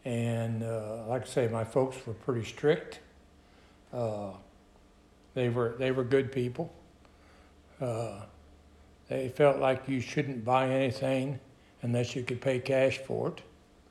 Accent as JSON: {"language": "English", "town": "Neodesha", "region": "Kansas", "country": "United States", "tie": "born there", "also_born_or_lived": "Altoona, Kansas", "said": "I was born in Neodesha, Kansas in January 21st, 1941. My folks at that time lived in Altoona, Kansas, and we lived by the railroad tracks."}